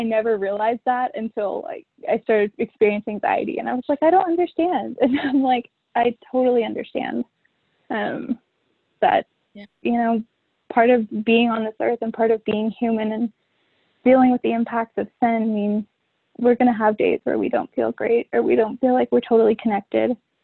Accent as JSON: {"language": "English", "region": "Texas", "country": "United States", "said": "But I'm from Texas. I'm from Texas."}